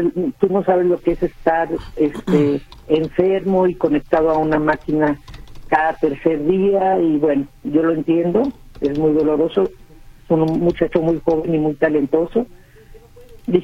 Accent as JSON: {"language": "Spanish", "town": "Manzanillo", "region": "Colima", "country": "Mexico", "lives_now": "Guadalajara, Mexico", "said": "Nosotros somos de Manzanillo. Nos tuvimos que ir a un departamento aquí en Guadalajara porque en Manzanillo no nos daban las diálisis."}